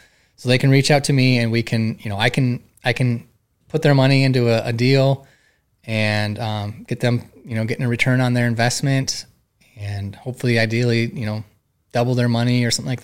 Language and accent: English; Lake Crystal, Minnesota, United States; I'm from Lake Crystal, Minnesota, way small town compared to Rochester, 2,000 people.